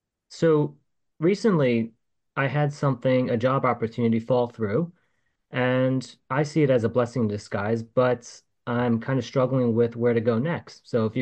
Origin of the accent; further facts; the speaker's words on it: New Jersey, United States; I'm from Jersey.